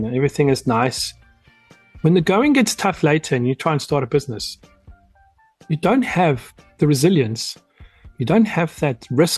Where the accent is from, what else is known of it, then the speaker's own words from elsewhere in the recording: South Africa; now in Houston, United States; And even myself now based in Houston, I'm really trying as much as I can to leverage the deposit I have from growing up in that country